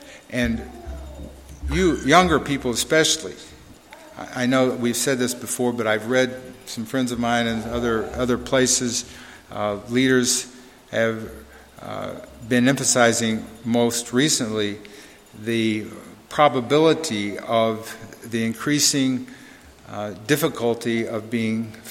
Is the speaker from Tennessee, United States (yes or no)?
no; Dallas, Texas, United States; we thought of 50 years ago when I was growing up in Dallas